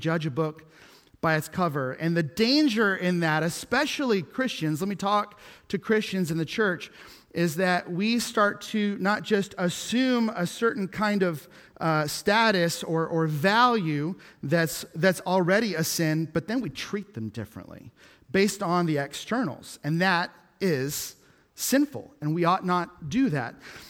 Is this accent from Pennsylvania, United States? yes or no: no; Columbus, Ohio, United States; now in Texas, United States; I moved here from Columbus, Ohio about 6.5 years ago, and one of my joys is when I, in Texas, get to meet someone who's also from Columbus or is also an Ohio State Buckeye fan.